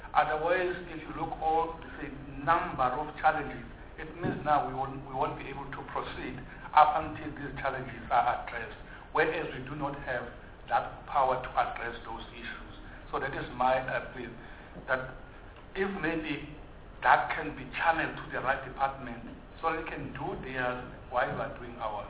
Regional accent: South Africa; if I go to Home Affairs and I want an ID, I'm South African

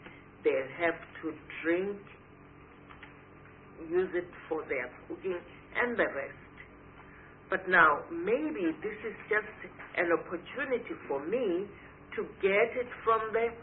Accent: KwaZulu-Natal, South Africa; I'm born and bred in KwaZulu-Natal.

